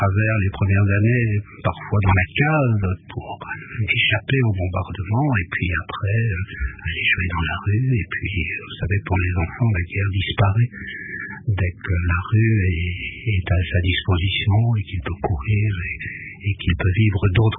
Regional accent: Liège, Wallonia, Belgium; Je suis né en Belgique, mais plus particulièrement à Liège.

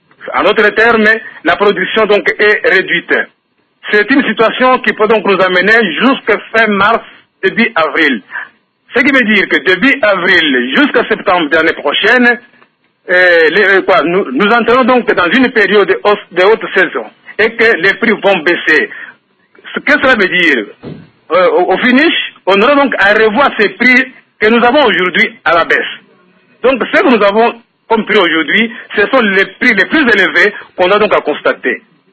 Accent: Katanga, DR Congo; Si à Kinshasa, c'est le séchard, chez moi au Katanga, par exemple, ce n'est pas le cas.

